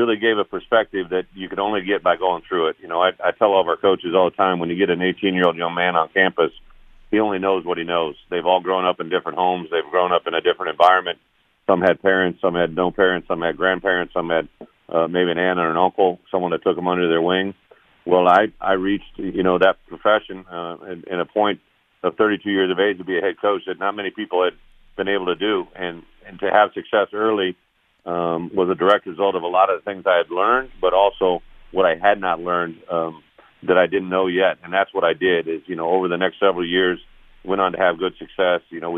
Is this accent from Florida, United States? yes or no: no; Illinois, United States; So it's been a great opportunity to come here in my home state and to come back into a division that I know very well